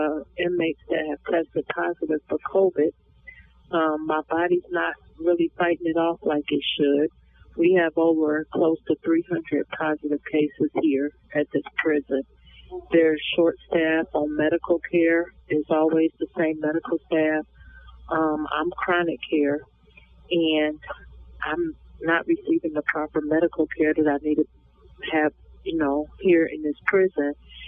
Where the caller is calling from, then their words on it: Ypsilanti, Michigan, United States; I'm calling from Women's Huron Valley Correctional Facility in Ypsilanti, Michigan.